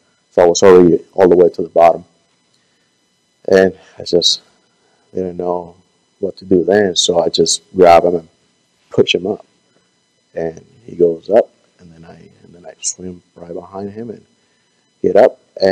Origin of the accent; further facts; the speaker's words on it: Baja California, Mexico; also born or lived in Washington, United States; and I'm from Baja, California, Mexico, so we're surrounded by water and the beach